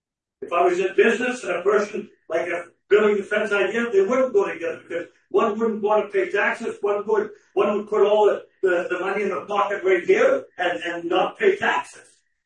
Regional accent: Canada; I'm a Canadian.

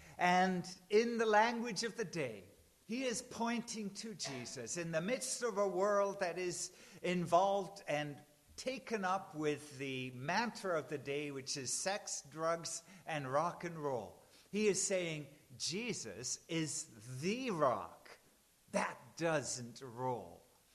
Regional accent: Vancouver, British Columbia, Canada; in South Vancouver

